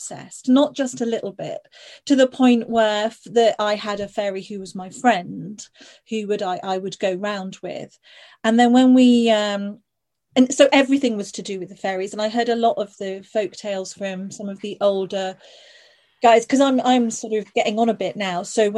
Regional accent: Isle of Man; also born or lived in Liverpool; I was born just outside Liverpool, and then as a very small child I lived on the Isle of Man.

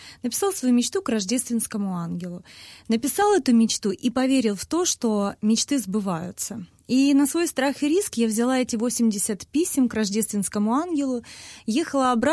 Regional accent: Donetsk, Donetsk Oblast, Ukraine; moved away; так как я сама из Донецка, только была переехала

